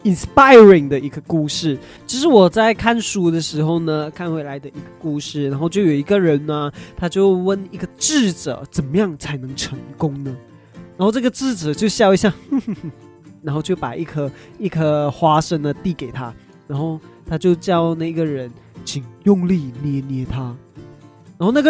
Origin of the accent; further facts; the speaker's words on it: Malaysia; 其实我们马来西亚人很间接性的